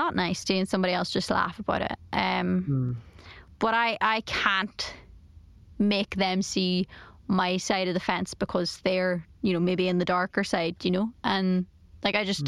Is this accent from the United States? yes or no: no; Ireland; I'm Irish, like I will have a fear of being an egotist